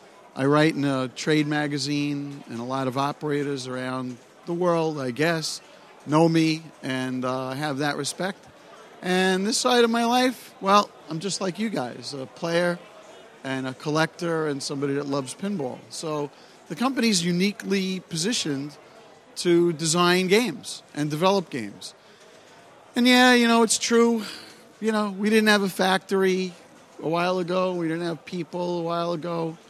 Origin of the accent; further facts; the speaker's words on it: Brooklyn, New York, United States; That's fine. I'm from Brooklyn. I'm a Brooklyn street operator. I could take it.